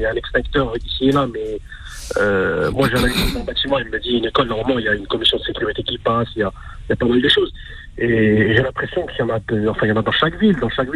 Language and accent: French; France; on m'explique comment fonctionne l'éducation d'une manière générale chez nous en France.